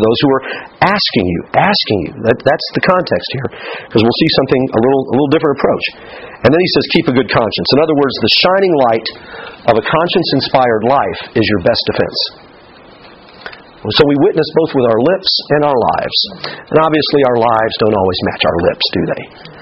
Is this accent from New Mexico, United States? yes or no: no; Indiana, United States; I was on the basketball team growing up in Indiana.